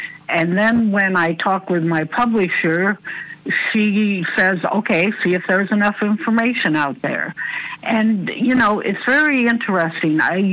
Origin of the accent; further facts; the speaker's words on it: Waverly, Iowa, United States; Well, I grew up around Waverly, and Waverly had a camp just like Charles City did. And so I heard about it my entire life.